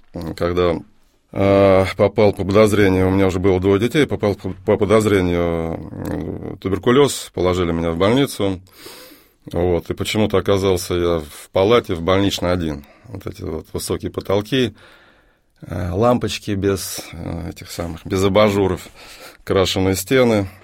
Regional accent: Voronezh, Voronezh Oblast, Russia; also born or lived in Donbas, Ukraine; Родился я на Донбассе. В 2 года папа получил распределение. После института попали в Воронеж. Вот. И, собственно, там я вырос. В нашем городе красивом.

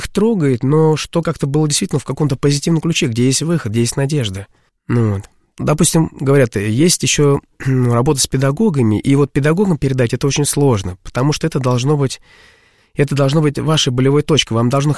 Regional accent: Saint Petersburg, Russia; Как бы я родился вообще в Петербурге и проходил 90-е

